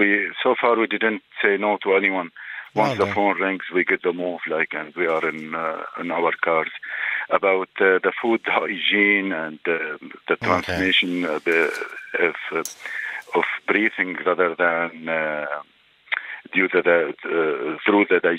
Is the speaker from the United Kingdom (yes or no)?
no; Syria; English is a second language; Originally, I am from Syria.